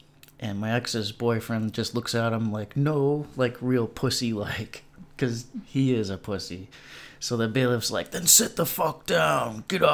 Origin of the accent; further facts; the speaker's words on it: United States; I look like a white boy. I'm American Indian, and I get in with the white gangs